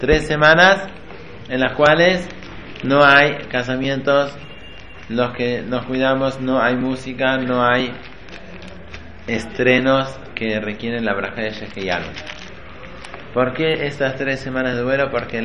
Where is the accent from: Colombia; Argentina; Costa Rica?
Argentina; born there; No, nacimos en Argentina. Nacimos y no nos preguntaron dónde nacer.